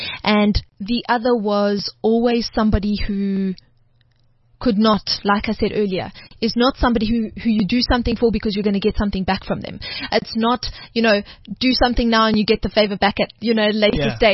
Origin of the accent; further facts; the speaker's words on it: South Africa; I don't care. I'm South African before I'm anything else.